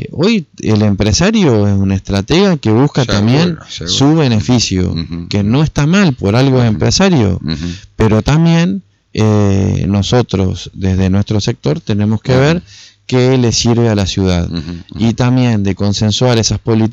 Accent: Argentina; Yo como argentino te puedo decir

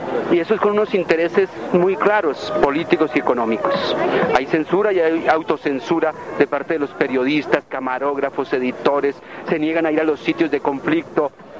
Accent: Bogotá, Colombia; 4 son crónicas urbanas, bogotanas, porque yo soy bogotano.

